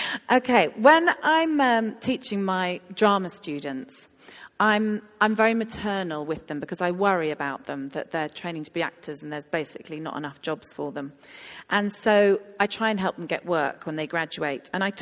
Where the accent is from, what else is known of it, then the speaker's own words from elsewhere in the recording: United Kingdom; I think we are quite British about this.